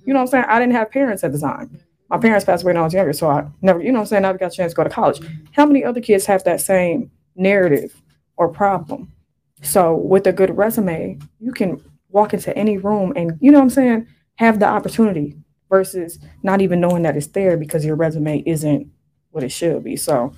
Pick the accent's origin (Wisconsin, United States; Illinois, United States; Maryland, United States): Illinois, United States; Chicago; born there; also born or lived in Evanston / Waukegan / Palatine / Michigan; But I was born in Chicago, lived in Chicago a little bit, and then my mom moved us to Evanston, and then we was moving. Like, I ended up getting adopted, whatever. From Waukegan to Evanston. Girl, I was all over the damn place.